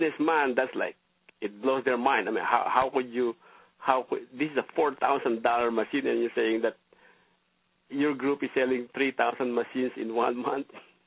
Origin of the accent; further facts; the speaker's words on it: Philippines; I mean, I grew up in the Philippines.